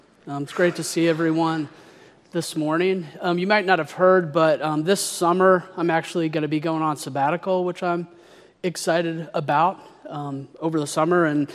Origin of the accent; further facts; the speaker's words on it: Missouri, United States; But one thing I'll say is I haven't been to my hometown very much. And I have to confess that I haven't ever been back to one of my high school class reunions. Now, there's a number of factors as to why. I didn't particularly enjoy my small Missouri town.